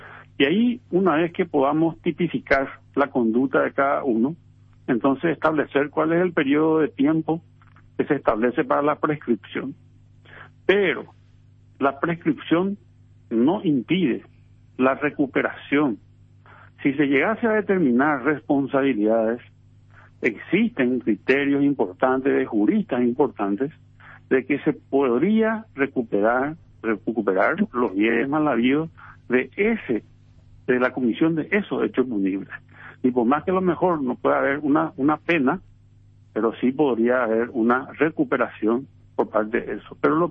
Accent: Paraguay; como paraguayo

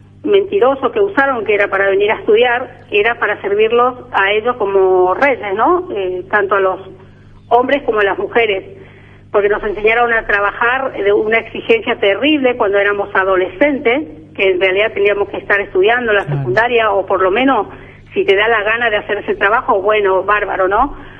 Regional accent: Loreto, Concepción, Paraguay; Mira, yo soy de Loreto, Paraguay, que amo esa ciudad.

